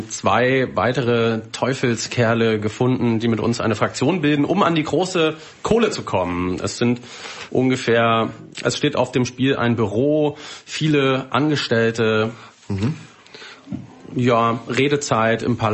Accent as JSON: {"language": "German", "region": "Berlin", "country": "Germany", "said": "ich komme immerhin aus Berlin bei Polen."}